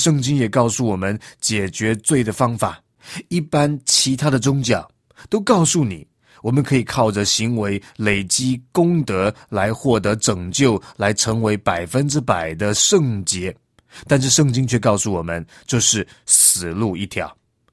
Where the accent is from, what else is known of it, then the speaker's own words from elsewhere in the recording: China; 我们中国人谈到罪呢，通常一般的认知都是认为违反国家的法律那才叫罪。